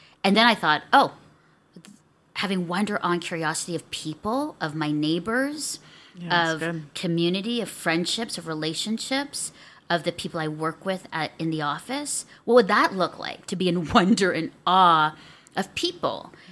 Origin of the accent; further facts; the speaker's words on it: Canada; And I think that's really connected us as Canadian women, our love for them.